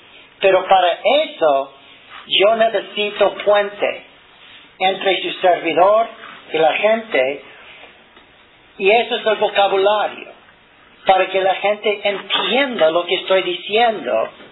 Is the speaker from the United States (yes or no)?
yes; United States; Spanish is a second language; como un americano que soy, no puedo usar el diccionario de esa manera en español.